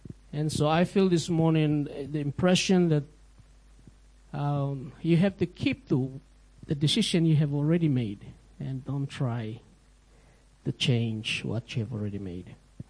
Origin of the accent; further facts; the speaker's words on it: Kokoda, Papua New Guinea; I come from a place called Kokoda.